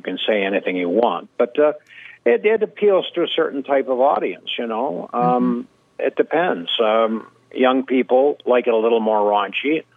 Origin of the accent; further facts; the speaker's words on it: Ottawa, Ontario, Canada; in Canada, in Ottawa, you know, my hometown.